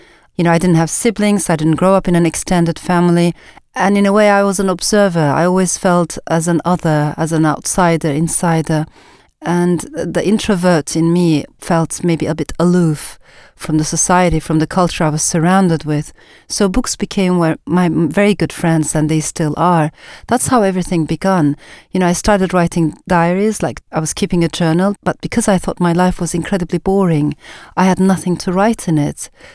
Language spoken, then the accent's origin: English; Ankara, Turkey; also born or lived in Strasbourg, France; I was born in Strasbourg in France, and my parents got separated shortly afterwards. So I came back to Ankara, Turkey, with my mom, and thereafter I was raised by a single mother, a divorcee, which at the time was a bit unusual. This was a very conservative Muslim neighborhood.